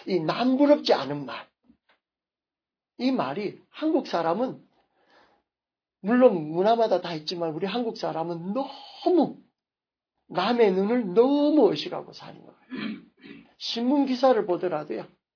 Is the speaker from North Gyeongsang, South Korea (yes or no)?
no; Busan, South Korea; 부산에 가서는 잡소로 곱창 전문인데 그런데 그 교회가 제가 어릴 때 자랐던 그 교회의 바로 위에 있어요.